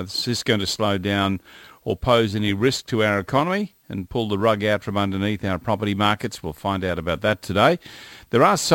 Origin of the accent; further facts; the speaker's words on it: Ipswich, Queensland, Australia; born there; In fact, I was born in Ipswich.